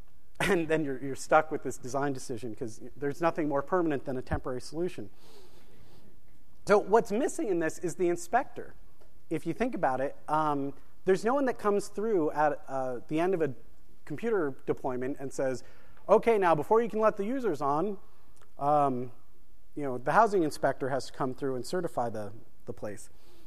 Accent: New Jersey, United States; I'm from New Jersey, so you just get, cash at the ATM.

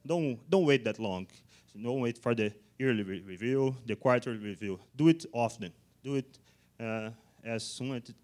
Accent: Brazil; English is a second language; Okay, I'm from Brazil, so sorry about some mistakes in language and stuff like that.

